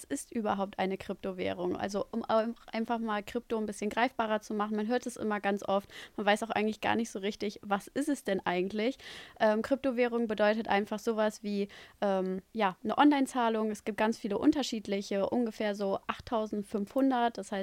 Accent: North Rhine-Westphalia, Germany; ich bin aus der Nähe von Düsseldorf

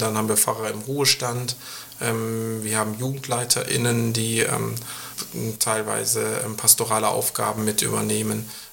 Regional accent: Duisburg, North Rhine-Westphalia, Germany; Wir sind wieder ein Stück in Heimat gezogen, ich bin in Duisburg groß geworden.

